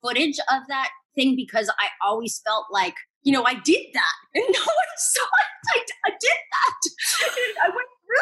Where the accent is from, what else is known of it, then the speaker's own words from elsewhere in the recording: Canada; I'm from Canada, child actor, keep acting.